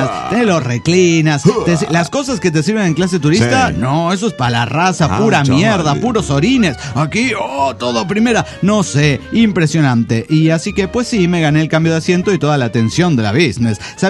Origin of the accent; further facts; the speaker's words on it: Maracaibo, Zulia, Venezuela; now in Colombia; Maracucho en Locombia